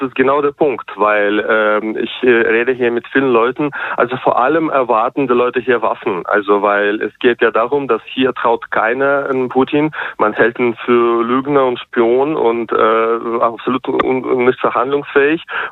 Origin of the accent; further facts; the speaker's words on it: Germany; weil ich komme ja selber aus Deutschland und ja, wenn es weiter so geht, dann gelte ich hier bald als Feind